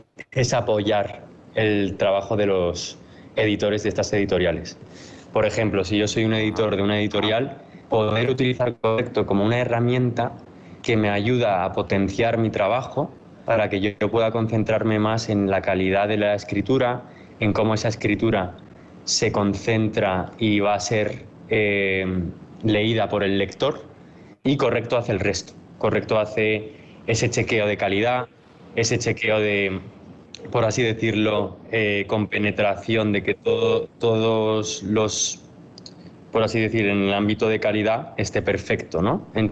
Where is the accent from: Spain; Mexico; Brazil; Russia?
Spain; moved away; llevábamos tantos años fuera de España que habíamos perdido ese contacto con nuestra lengua materna.